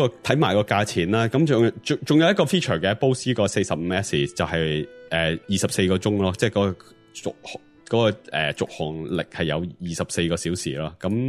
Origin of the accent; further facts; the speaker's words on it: Canada; 咁十二月希望翻到去我个家乡啦，即系加拿大啦。